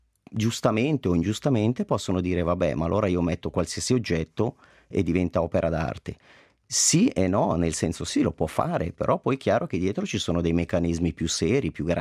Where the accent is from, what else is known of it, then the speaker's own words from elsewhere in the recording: Locarno, Ticino, Switzerland; Io sono nato e cresciuto a Locarno, dove mi ricordo nel carnevale c'era il Palo della Cuccagna